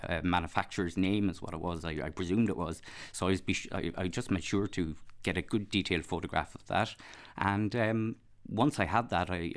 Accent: Blacksod, Connacht, Ireland; Growing up in Blacksod, which is a coastal village

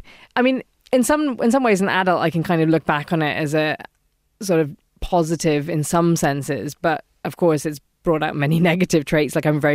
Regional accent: Ballinadee, Munster, Ireland; also born or lived in Cork; So I was born in Cork City, didn't spend very long in there. I actually grew up in a house called Rathraut, just outside of Ballinadee near Bandon.

